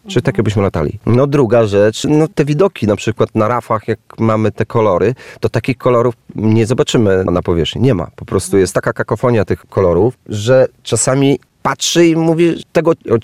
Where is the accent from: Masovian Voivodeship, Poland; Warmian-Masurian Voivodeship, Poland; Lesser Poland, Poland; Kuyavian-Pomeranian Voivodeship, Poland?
Warmian-Masurian Voivodeship, Poland; bo wychowałem się na Mazurach. Tam mieszkałem całe dzieciństwo, wczesną młodość.